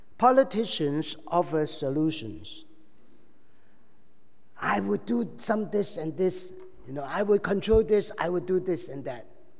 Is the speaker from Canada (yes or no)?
no; Hong Kong; I came from Hong Kong, so I've been following a lot of news of what is happening, the turmoil in Hong Kong